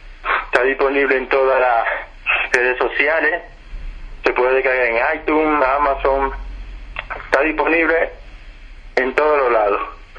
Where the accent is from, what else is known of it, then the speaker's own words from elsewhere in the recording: Dominican Republic; now in Zamora, Spain; Soy dominicano, ahora mismo estoy residiendo en España, Zamora.